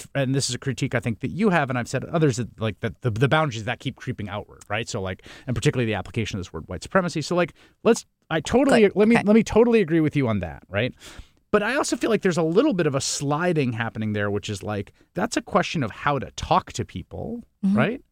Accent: New York City, New York, United States; I grew up in New York City.

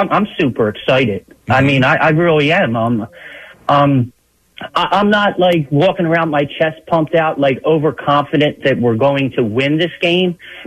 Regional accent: Oakland, California, United States; I was raised in Oakland. I grew up in Oakland. I'm from Oakland.

